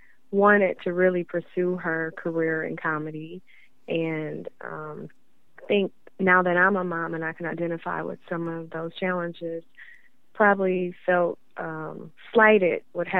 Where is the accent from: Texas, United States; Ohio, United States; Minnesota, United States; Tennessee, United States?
Ohio, United States; Cleveland; Okay, well, I'm from Cleveland, Ohio, and I am, I'm 31 now